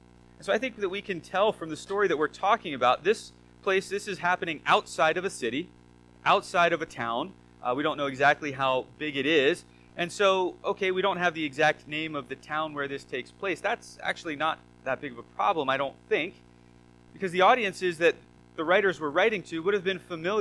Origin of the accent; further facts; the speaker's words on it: Pennsylvania, United States; the Lehigh Valley area is where I was raised. I wouldn't tell people from the Lehigh Valley that I was from Lehigh Valley area because I didn't actually live in the Lehigh Valley. I lived just outside of it.